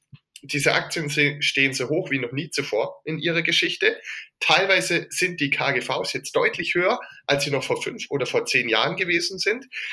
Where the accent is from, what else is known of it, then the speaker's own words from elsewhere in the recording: Baden-Württemberg, Germany; denn ich komme ja aus dem Schwabenland